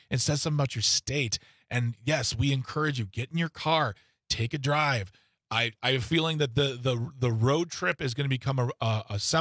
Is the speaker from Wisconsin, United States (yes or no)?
yes; Wisconsin, United States; gives you a real sense of pride of being from Wisconsin, living in Wisconsin, and wanting to see Wisconsin